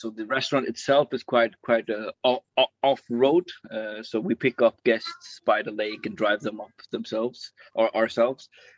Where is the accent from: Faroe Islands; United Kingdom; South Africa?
Faroe Islands; Yeah, I'm born and raised on the Faroe Islands.